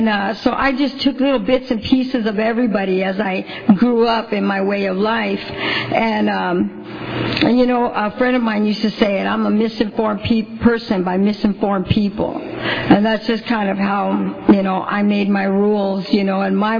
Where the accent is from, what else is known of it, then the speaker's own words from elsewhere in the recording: Long Beach, California, United States; also born or lived in San Antonio, United States; I was born in San Antonio, Texas, and my parents moved on out to Long Beach.